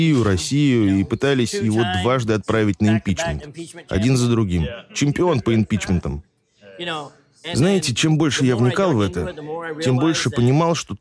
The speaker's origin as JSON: {"language": "Russian", "town": "Sturgis", "region": "Michigan", "country": "United States", "tie": "born or raised there", "said": "из моего родного города Стерджес, Мичиган"}